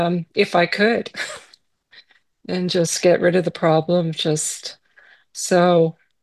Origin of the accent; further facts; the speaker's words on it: Canada; Yeah, so I'm from Canada